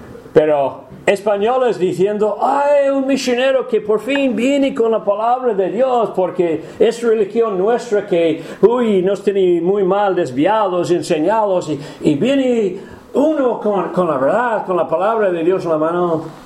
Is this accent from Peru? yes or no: no; United States; Mostra es una ciudad de más de 200.000, pero siendo el único americano en el pueblo